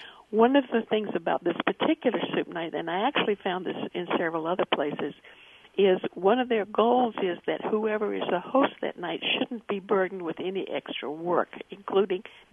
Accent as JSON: {"language": "English", "town": "Portland", "region": "Oregon", "country": "United States", "tie": "born or raised there", "said": "Well, I was invited to attend one at my hometown of Portland, Oregon."}